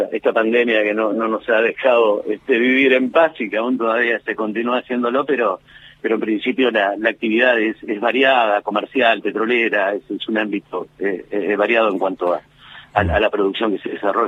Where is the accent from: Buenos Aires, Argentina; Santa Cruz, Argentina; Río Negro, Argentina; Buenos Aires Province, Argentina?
Santa Cruz, Argentina; Caleta Olivia; Yo nací en Caleta Olivia, soy nacido en Caleta Olivia.